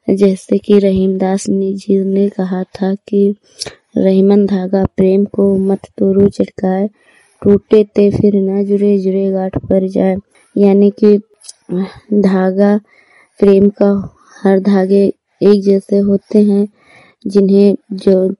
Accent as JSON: {"language": "Hindi", "town": "Hariharpur", "region": "Uttar Pradesh", "country": "India", "said": "मैं हरिहरपुर गांव जिला सरवस्ती की रहने वाली हूं।"}